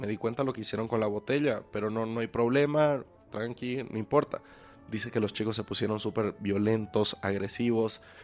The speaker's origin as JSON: {"language": "Spanish", "country": "Bolivia", "said": "Por si no lo saben, yo soy de Bolivia."}